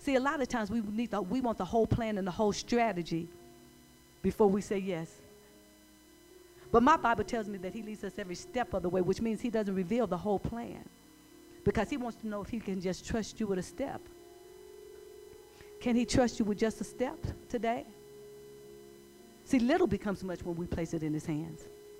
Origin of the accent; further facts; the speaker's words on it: East St. Louis, Illinois, United States; I came from East St. Louis. I don't know if you guys know anything about East St. Louis. That's the real hood.